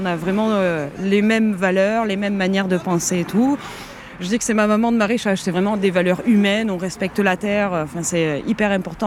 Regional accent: North, France; Moi, je ne viens pas d'ici, je viens du Nord.

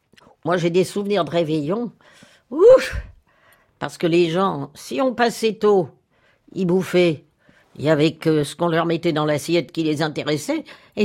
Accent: Nice, Provence-Alpes-Côte d'Azur, France; Je viens du Sud, je viens de Nice. J'étais montée à Paris, comme on dit là-bas, pour être comédienne.

